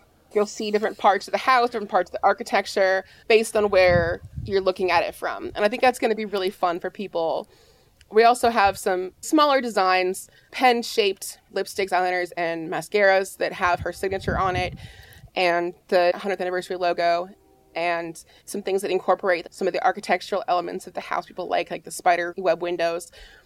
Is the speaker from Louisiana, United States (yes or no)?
yes; New Orleans, Louisiana, United States; also born or lived in Los Angeles; Now I'm back in my hometown of New Orleans. I was in Los Angeles for 7 years.